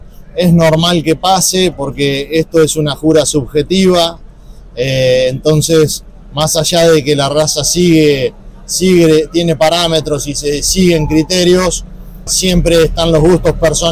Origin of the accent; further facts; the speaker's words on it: Trenque Lauquen, Buenos Aires Province, Argentina; Sigo en Trenkelauken, sí.